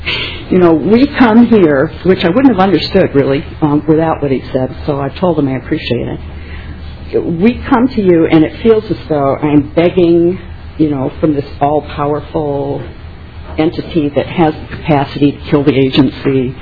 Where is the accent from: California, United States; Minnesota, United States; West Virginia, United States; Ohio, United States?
Minnesota, United States; I'm a Minnesotan.